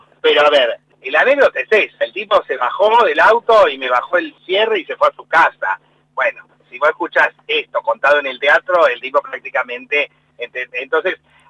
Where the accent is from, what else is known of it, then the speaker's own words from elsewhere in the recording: Córdoba, Argentina; creo que los cordobeses tenemos una manera de contar las cosas que es graciosa y yo no tengo tonada